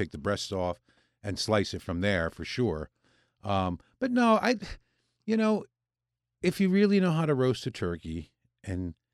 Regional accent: New Haven, Connecticut, United States; Although, I have to say, growing up in New Haven

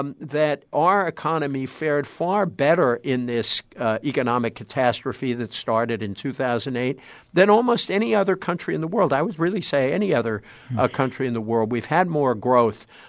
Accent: Massachusetts, United States; first language French; English is a second language; French was actually my first language. We lived in an ethnic town in Massachusetts, and my parents wanted to keep the ancestral language alive with the kids.

